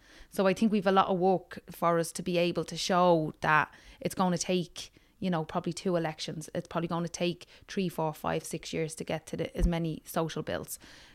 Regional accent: Dublin, Leinster, Ireland; now in Tallaght, Ireland; we came from Ballymun, you had a lot of people from Crumlin and whatever, all being put out to Tallaght to the suburbs, right?

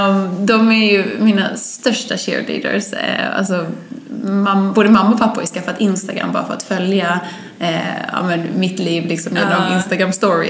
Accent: Kristianstad, Skåne, Sweden; Så jag jobbade i en glasögonbutik i Kristianstad, vilket är min hemstad, därav min dialekt.

